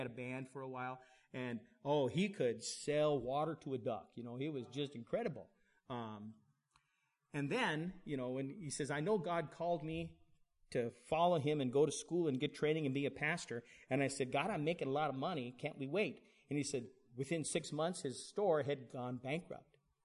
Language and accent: English; Denver, Colorado, United States; when I was growing up in Denver, there were a lot of guys in the seminary where I was in school.